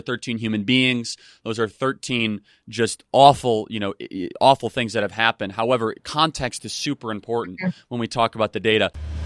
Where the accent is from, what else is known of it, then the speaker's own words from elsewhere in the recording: Illinois, United States; especially for my home state of Illinois, that are backwards, broken, basically bankrupt as it is.